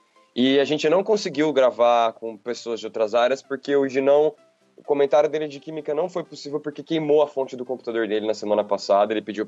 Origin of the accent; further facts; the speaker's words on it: Campinas, São Paulo, Brazil; porque eu sou de Campinas, eu moro aqui do lado da universidade